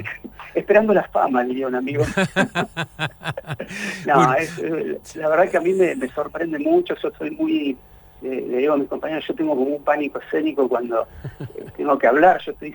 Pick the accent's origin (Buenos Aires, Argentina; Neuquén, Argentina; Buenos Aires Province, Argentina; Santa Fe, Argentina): Santa Fe, Argentina; y como santafesinos muchos no conocíamos la historia